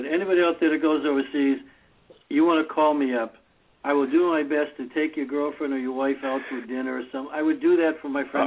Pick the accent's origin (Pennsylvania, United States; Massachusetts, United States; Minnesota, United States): Massachusetts, United States; Boston; I'm from Dorchester, so, you know.